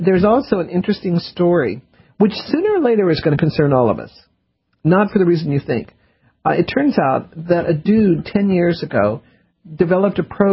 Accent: Denver, Colorado, United States; You know, when I grew up, I grew up in Denver

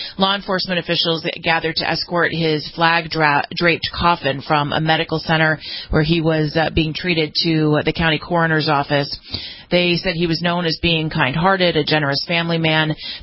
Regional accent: California, United States; this comes out of my home state of California.

